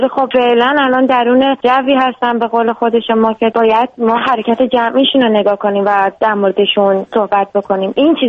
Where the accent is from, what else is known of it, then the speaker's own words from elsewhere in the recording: Iran; من به عنوان یه ایرانی از خودم شرمندم.